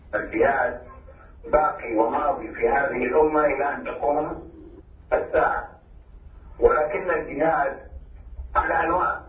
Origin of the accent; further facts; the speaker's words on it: Saudi Arabia; والفتوى عندنا في السعوديه عند أغلب العلماء على هذا